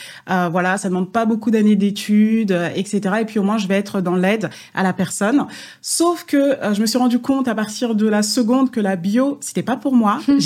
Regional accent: Île-de-France, France; Alors moi, je suis née en 90, hein, puisque 34 ans, ouais. Voilà. Et j'ai vécu en région parisienne uniquement. J'ai grandi en région parisienne.

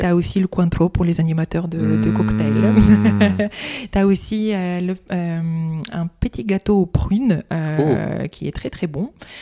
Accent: Bulgaria; accent: Bulgarian; French is a second language; je suis originaire de Bulgarie, de l'accent que tu entends depuis qu'on s'est rencontrés. En fait, je suis incapable de prononcer un mot qui contient deux R sans rouler au moins l'un des deux, ça c'est sûr.

